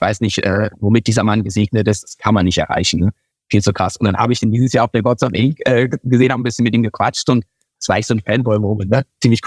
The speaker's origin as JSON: {"language": "German", "region": "Eifel", "country": "Germany", "said": "Ja, nee, gebürtig nicht, ich komme eigentlich aus der Eifel"}